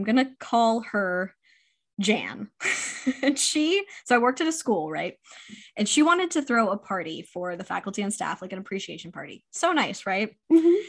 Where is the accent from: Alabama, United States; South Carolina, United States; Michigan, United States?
South Carolina, United States; Charleston; So we're both from Charleston, which listeners know. And there's a lot of plantations there.